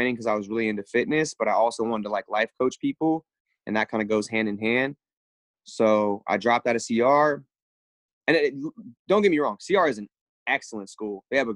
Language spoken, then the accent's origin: English; Eureka, California, United States; also born or lived in Arcata, United States; I was born in Eureka at General Hospital, and then we moved to Arcata when I was, I want to say like 4 or 5. And then I stayed in Arcata from kindergarten through fifth grade. And then we moved back to Eureka